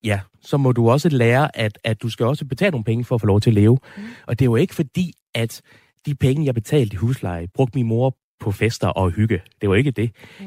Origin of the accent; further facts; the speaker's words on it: Esbjerg, Region of Southern Denmark, Denmark; also born or lived in Aalborg; Så jeg blev født i Aalborg, og så boede i Esbjerg efterfølgende.